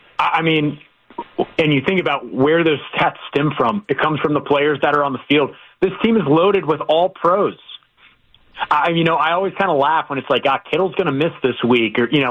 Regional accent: Florida, United States; I'm from Florida. I grew up watching the Buccaneers

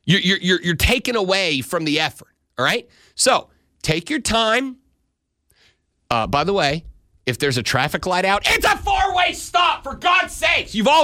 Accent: Florida, United States; I grew up on the Florida Panhandle.

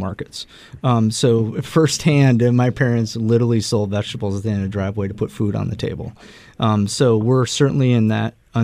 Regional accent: Vernon Center, Minnesota, United States; I grew up in a very special place in southern Minnesota. I grew up on the Blue Earth River, surrounded by a community. Vernon Center's like 357 people.

